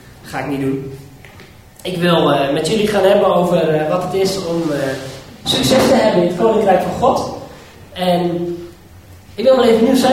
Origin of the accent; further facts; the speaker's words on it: Netherlands; En bij het schaatsen zijn wij als Nederlanders altijd succesvol en daar zijn we trots op